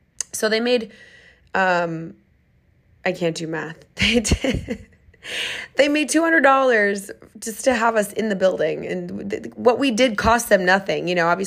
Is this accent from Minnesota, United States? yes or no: yes; Minneapolis, Minnesota, United States; born there; I was born in Minneapolis, Minnesota